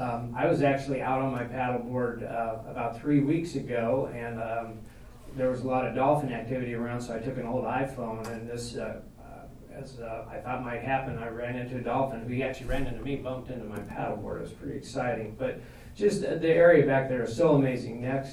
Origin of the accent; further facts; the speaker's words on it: Colorado, United States; I grew up in Colorado, so I literally walked a couple hundred miles of that at some point in my life.